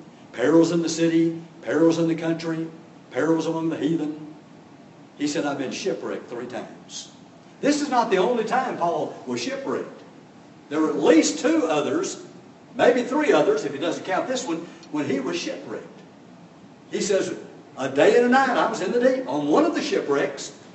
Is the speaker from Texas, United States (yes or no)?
yes; Houston, Texas, United States; I grew up in Houston, not far from the ocean, the Gulf of Mexico. We never went offshore fishing.